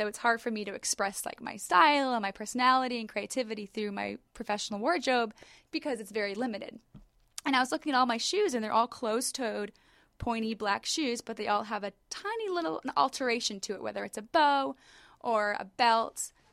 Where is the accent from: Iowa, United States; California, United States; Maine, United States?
Maine, United States; now in Atlanta, United States; Well, first, I grew up in Maine. I'm a very sheltered young child in Maine